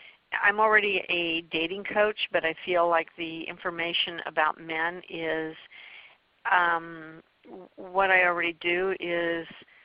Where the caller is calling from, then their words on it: Des Moines, Iowa, United States; Des Moines, Iowa.